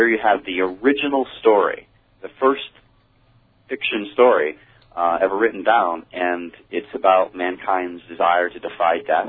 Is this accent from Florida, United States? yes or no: no; Connecticut, United States; also born or lived in New York; I grew up right about in central Connecticut.